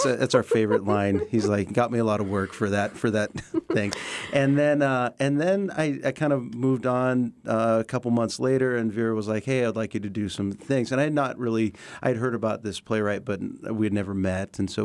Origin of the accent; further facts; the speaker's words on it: Sitka, Alaska, United States; now in Seattle, United States; born and raised in Sitka. And I live most of the time in Seattle, but I travel so much that I'm coming back home to Alaska like 4 months a year for the last 10 years.